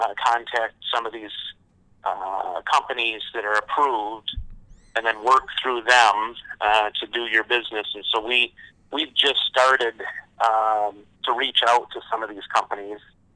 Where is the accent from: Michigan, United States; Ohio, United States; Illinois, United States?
Michigan, United States; I'm from Northern Michigan, so I grew up you know, with significant snowfall coming off Lake Michigan.